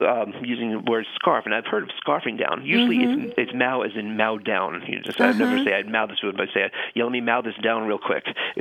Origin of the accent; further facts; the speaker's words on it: Long Island, New York, United States; accent: New York; Grew up in Long Island, New York.